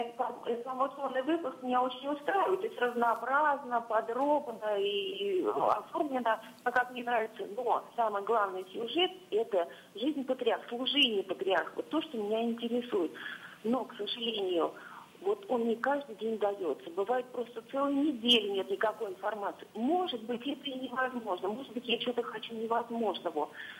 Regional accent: Moscow Oblast, Russia; Я из Подмосковья.

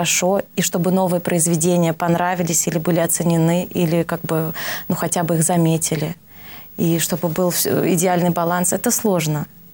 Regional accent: Ryazan Oblast, Russia; Вообще, я родом из Рязанской области.

